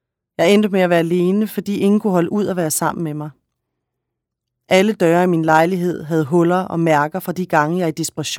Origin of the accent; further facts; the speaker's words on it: Mexico; also born or lived in Chile; now in Denmark; Mine bedsteforældre forlod Polen og tog til Chile som flygtninge under 2. verdenskrig. Jeg er født i Chile det år, der var militærkup, og min mor søgte politisk asyl i Mexico, hvor jeg voksede op.